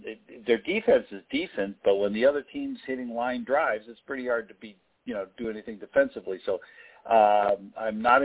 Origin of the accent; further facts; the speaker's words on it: Ohio, United States; what's happening in my home state of Ohio today.